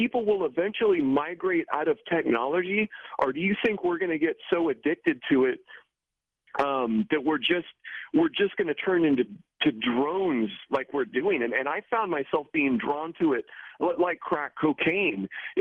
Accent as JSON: {"language": "English", "town": "Selah", "region": "Washington", "country": "United States", "tie": "born or raised there", "said": "up in my hometown in Washington State, Selah, Washington"}